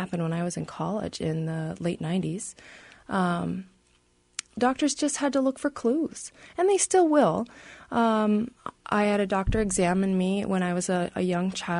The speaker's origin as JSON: {"language": "English", "town": "Seattle", "region": "Washington", "country": "United States", "tie": "born or raised there", "said": "We grew up in Seattle, where summers aren't nearly as difficult as they would be for someone with a disorder here in the Midwest or in Nebraska, where my grandfather grew up."}